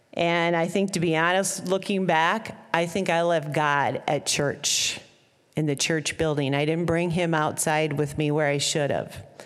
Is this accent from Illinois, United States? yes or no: yes; Peoria, Illinois, United States; I grew up in Peoria, Illinois. And at Halloween time in Peoria, they used to take these old, plain old 1920 houses and turn them into spook houses.